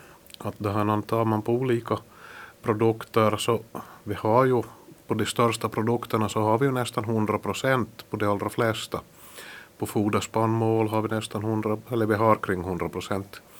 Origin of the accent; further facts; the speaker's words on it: Pedersöre, Ostrobothnia, Finland; jag är från Pedersöre Purmo.